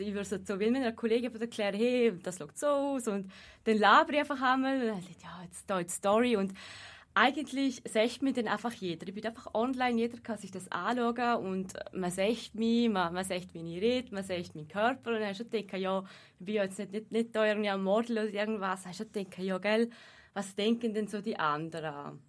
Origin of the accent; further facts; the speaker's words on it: Liechtenstein; ich komme aus dem Liechtenstein